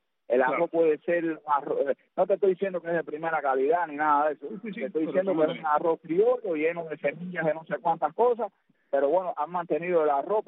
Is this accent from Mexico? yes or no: no; Cuba; Mira, Tony, con respecto a eso, aquí en mi pueblo no hubo mucho movimiento de eso